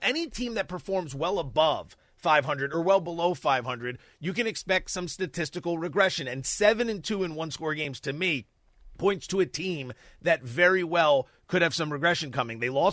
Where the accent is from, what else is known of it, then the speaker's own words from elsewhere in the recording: Philadelphia, Pennsylvania, United States; and I'm from the Philadelphia area. I love the Eagles.